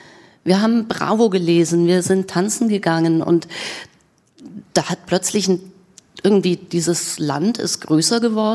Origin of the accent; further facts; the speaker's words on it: West Germany, Germany; ich bin auch aus dem Westen